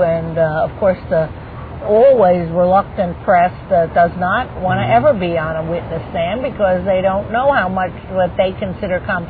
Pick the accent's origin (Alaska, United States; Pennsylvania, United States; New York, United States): New York, United States; I'm a New Yorker, Clark, and, you know, we sometimes think everything stops west of the Hudson